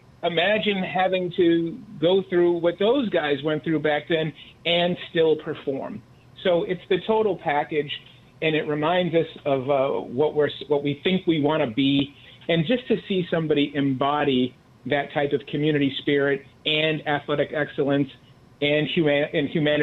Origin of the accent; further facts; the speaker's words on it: Boston, Massachusetts, United States; when I was growing up in Boston as a kid, we always knew a certain phrase, 11 out of 13, eight in a row.